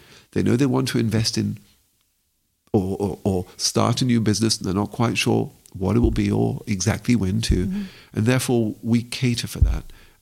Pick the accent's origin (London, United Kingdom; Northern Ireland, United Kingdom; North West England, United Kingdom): London, United Kingdom; now in Israel; I recall growing up in London